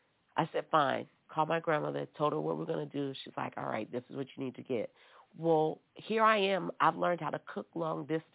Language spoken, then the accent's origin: English; New Orleans, Louisiana, United States